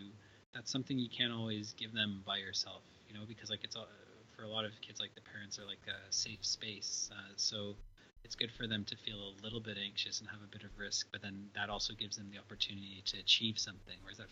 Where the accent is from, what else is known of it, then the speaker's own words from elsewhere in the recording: Toronto, Ontario, Canada; like growing up in Toronto, like getting your kids into hockey and stuff like